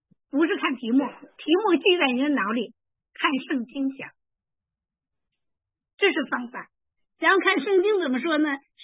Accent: China; 我相信有些人，尤其咱们的中国人哈，我们中国人特别会做题。

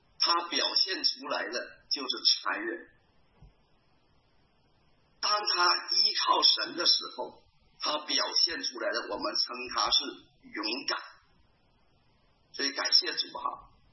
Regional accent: China; 所以他这个民族可能是和我们中国人真的是完全不一样。

